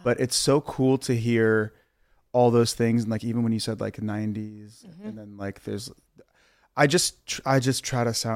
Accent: Columbus, Ohio, United States; I'm from Ohio. Like mm-hmm. people from Columbus, Ohio don't, mm-hmm. they don't do that.

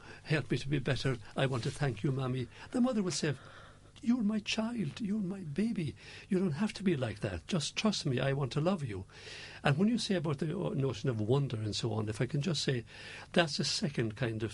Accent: Rathmore, Munster, Ireland; I'm born in Rathmore, near Killarney in County Kerry.

